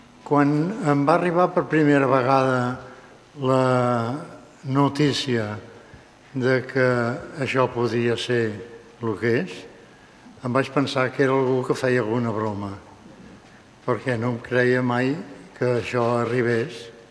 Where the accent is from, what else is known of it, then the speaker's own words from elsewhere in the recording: Sant Cugat, Catalonia, Spain; sempre he tingut aquesta consciència que sóc un pagès de Sant Cugat.